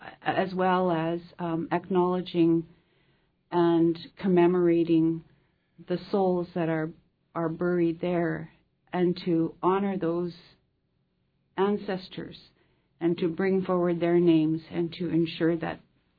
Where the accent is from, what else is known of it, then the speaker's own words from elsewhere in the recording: Teslin, Yukon, Canada; And I'm from Teslin, and I'm here under Jay Treaty working and living among the coastal people where we originated from.